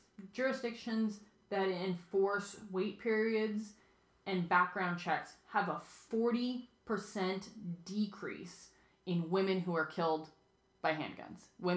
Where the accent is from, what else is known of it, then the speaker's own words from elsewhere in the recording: United States; I do, as an American, I do believe in, I'm an American and I believe in the Bible and I practice my faith